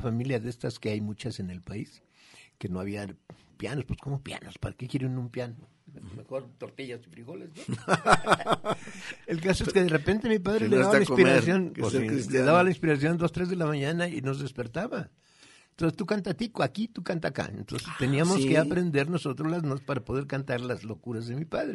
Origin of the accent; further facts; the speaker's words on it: Guadalajara, Jalisco, Mexico; also born or lived in Arandas; Entonces yo viví en Arandas 6 meses, una cosa de estas, y me vine a Guadalajara, o sea, nací allá.